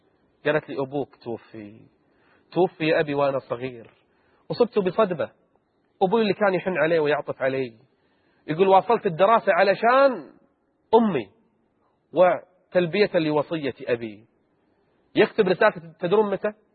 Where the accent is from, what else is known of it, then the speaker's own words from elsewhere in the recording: Kuwait; حتى عندنا بالكويت ما يعطى كل المعاش